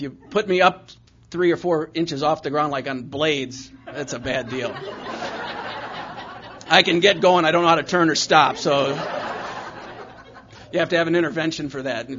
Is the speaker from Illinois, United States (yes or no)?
yes; Chicago, Illinois, United States; I grew up in Chicago, and he blew his arm out before he made it.